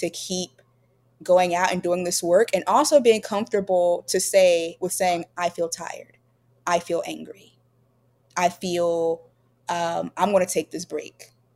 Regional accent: South Carolina, United States; I think the same thing that drew my ancestors to it. I'm from South Carolina

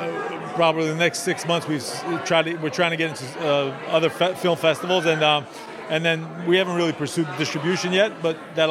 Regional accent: Bronx, New York, United States; it was inspired by some true events as a kid growing up in Bronx, New York

